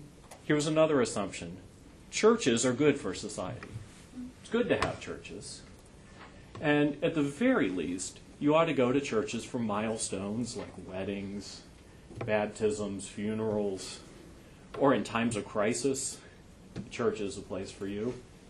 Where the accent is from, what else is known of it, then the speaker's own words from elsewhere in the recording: New York City, New York, United States; Often when I tell people from that I'm from New York